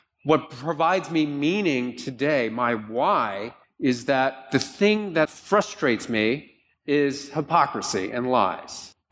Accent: Ireland; I'm Irish, and there's no better storyteller than a drunk Irish guy at a bar.

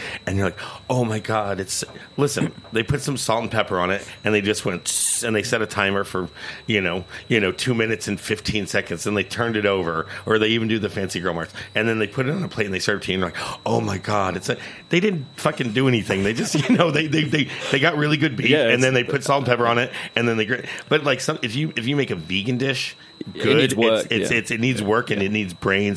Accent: New York, United States; I'm a New Yorker, so it's not a pissing contest

